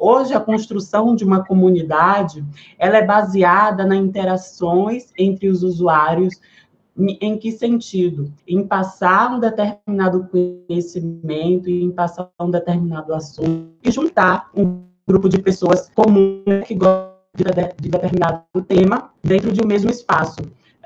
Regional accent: Salvador, Bahia, Brazil; sou uma travesti visionária do entretenimento, nasci aqui na Bahia, fui criada em Salvador. Então, eu tenho essa alma nordestina, né?

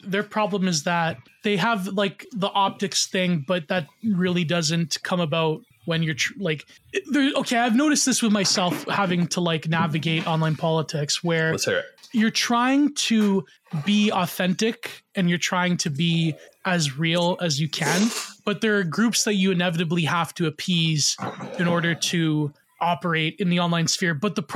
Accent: Canada; as a Canadian, it's like any source of hope you can get, you take it, right?

